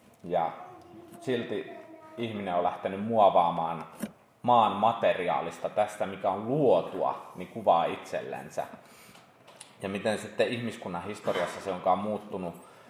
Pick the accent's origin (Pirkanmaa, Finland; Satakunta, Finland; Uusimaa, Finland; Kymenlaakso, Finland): Satakunta, Finland; Pori; now in Mänttä-Vilppula, Finland; Olen alun perin Porista itse ja toi muuttanut 17 Mänttä-Vilppulaa, missä mun vaimo on syntynyt ja siellä ollaan asuttu 17 vuodesta asti